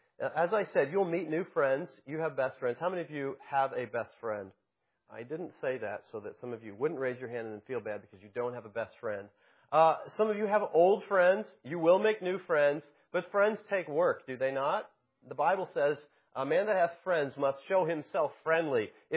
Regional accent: Kansas, United States; In fact, I grew up in Kansas, 1,000 miles from here, almost exactly 1,000 miles

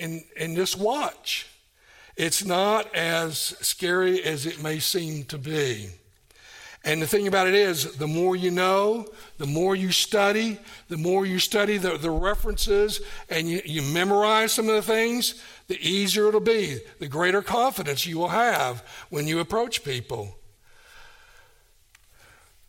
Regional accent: Kingsport, Tennessee, United States; And she's in Kingsport, Tennessee, going to church that's my hometown.

